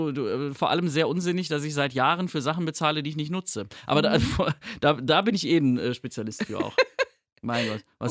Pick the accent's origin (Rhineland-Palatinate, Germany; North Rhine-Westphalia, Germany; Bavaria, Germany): North Rhine-Westphalia, Germany; Aachen; Also ich sage eigentlich immer da irgendwo bei Aachen, sage ich eigentlich immer.